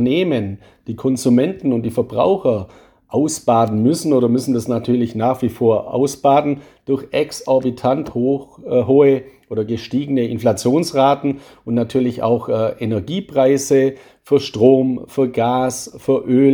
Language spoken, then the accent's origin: German; Baden-Württemberg, Germany; born there; Und ich bin ja ein gebürtiger Schwabe